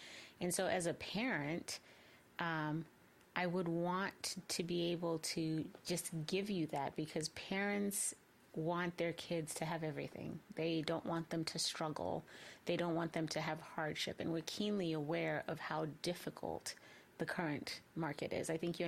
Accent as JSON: {"language": "English", "country": "Zambia", "tie": "born or raised there", "said": "growing up in Zambia, I don't know that even then I was really aware of nepotism existing"}